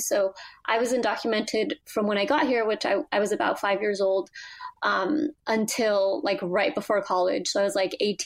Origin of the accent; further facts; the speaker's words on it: California, United States; also born or lived in Mexico; I grew up in California, born in Mexico, and I'm blind